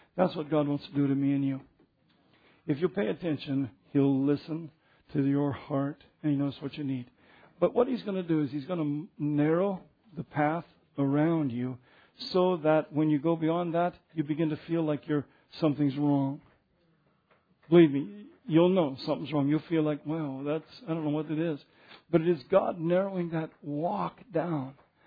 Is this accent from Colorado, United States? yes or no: yes; Denver, Colorado, United States; And I grew up in Denver, so I'm thinking, well, there's a cow here at the gate mooing.